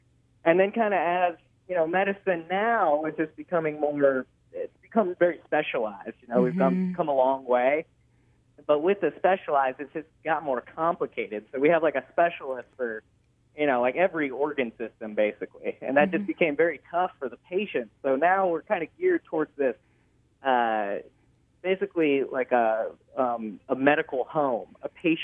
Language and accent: English; Phoenix, Arizona, United States; Yeah, I'm originally from Phoenix, Arizona.